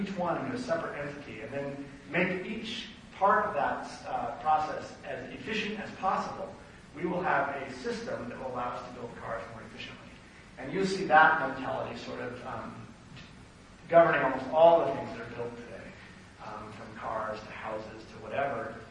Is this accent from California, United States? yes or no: yes; California, United States; I'm from California, so I can't brag about the fresh fruit that I get.